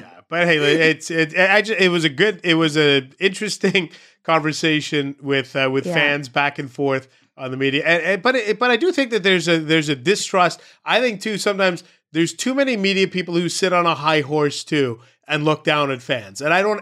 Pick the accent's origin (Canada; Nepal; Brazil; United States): Canada; Vancouver, British Columbia; also born or lived in Toronto; now in Ottawa, Canada; I was born there, but I grew up in Vancouver.